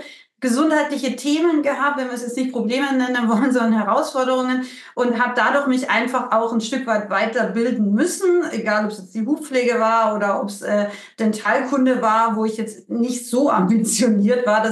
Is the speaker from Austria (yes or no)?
yes; Austria; Bei uns in Österreich sagt man Putzle, ja. Ich bin übrigens aus Österreich